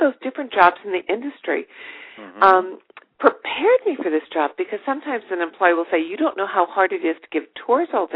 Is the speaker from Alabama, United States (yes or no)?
no; New Jersey, United States; Being a winemaker was not a career option when I grew up in New Jersey.